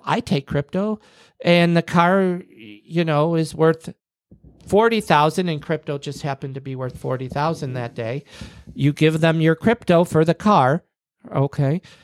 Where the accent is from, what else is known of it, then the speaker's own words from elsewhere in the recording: Buffalo, New York, United States; we're from New York. We're from Buffalo, New York, which is right next to Canada.